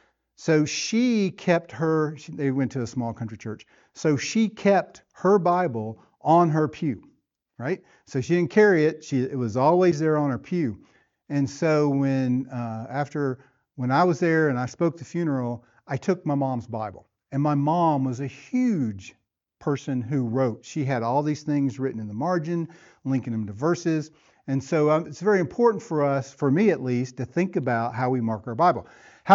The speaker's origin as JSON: {"language": "English", "region": "Tennessee", "country": "United States", "tie": "born or raised there", "said": "where I grew up in West Tennessee, we didn't have lads and leaders"}